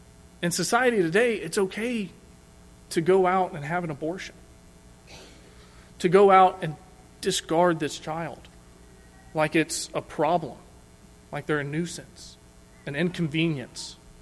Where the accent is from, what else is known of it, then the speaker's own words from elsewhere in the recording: Tulsa, Oklahoma, United States; We're originally from Tulsa. We moved here in July.